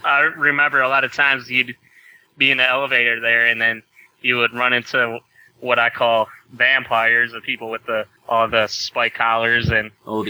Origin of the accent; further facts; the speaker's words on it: Ravenna, Ohio, United States; I'm a friend of Ben's. I'm from Ravenna, Ohio.